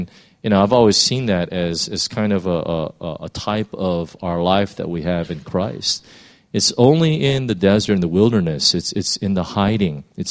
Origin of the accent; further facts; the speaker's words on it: California, United States; I'm from California, and so California, if you know, is one huge desert.